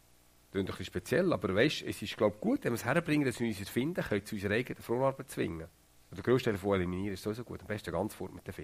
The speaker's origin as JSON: {"language": "German", "country": "Switzerland", "said": "Und nebenbei bin ich Schweizer."}